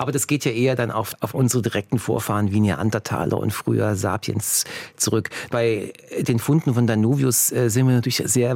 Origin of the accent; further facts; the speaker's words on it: Plovdiv, Plovdiv Province, Bulgaria; born there; German is a second language; Ich bin ja geboren in Bulgarien. Ja, in der Stadt Plovdiv, ist nicht nur einer der schönsten Städte des Balkans, sondern es ist auch die Stadt, die am längsten als Stadt besiedelt wurde.